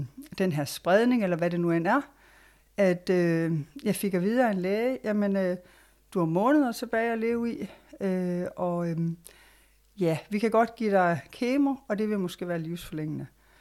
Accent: Bjerringbro, Central Denmark Region, Denmark; also born or lived in Vejle; now in Harridslev, Denmark; Jeg er faktisk født i Vejle, og så er vi flyttet til Bjerringbro, og så er jeg selv flyttet til Randers.

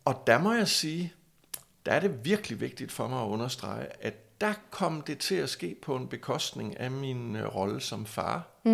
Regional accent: Aarhus, Central Denmark Region, Denmark; born or raised there; moved away as an adult

